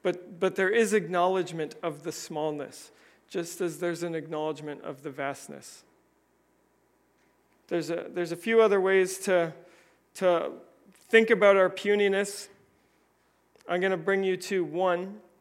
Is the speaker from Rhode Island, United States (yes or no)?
yes; Rhode Island, United States; As a Rhode Islander, you are one in a million.